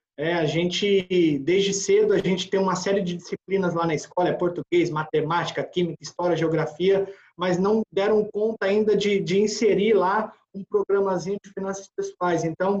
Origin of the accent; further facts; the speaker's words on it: São Paulo, Brazil; moved away as an adult; now in Mossoró, Brazil; Sou de São Paulo, sou paulista, vim embora para Mossoró, na expectativa de lecionar